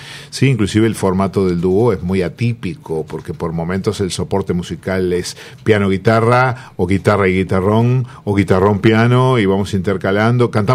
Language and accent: Spanish; Montevideo, Uruguay; yo soy nacido, criado y vivo en Montevideo. Ahora hace unos años que estoy en la costa de Canelones, pero me sigo considerando citadino.